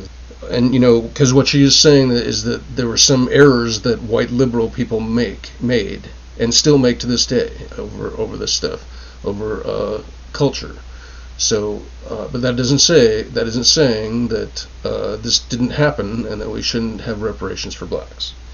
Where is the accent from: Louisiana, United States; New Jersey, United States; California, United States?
California, United States; Los Angeles; I've studied Central America and Latinx issues because I'm originally from Los Angeles.